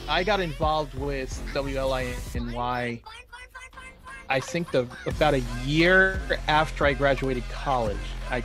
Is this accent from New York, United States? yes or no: yes; Long Island, New York, United States; Yeah, just going off the fact that I was from Long Island, I've been dubbed … from that point on.